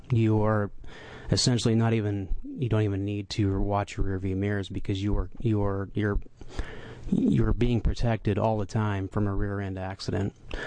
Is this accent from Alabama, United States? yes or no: no; Beaverton, Oregon, United States; also born or lived in California; I'm from Beaverton, Oregon. I'm a former resident of California.